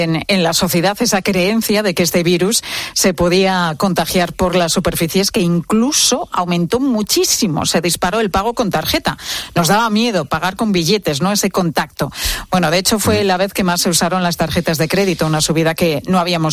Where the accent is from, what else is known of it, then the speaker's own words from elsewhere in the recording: Spain; Que cuando nos confinan, yo fui de las españolas que no tenía ni una sola mascarilla.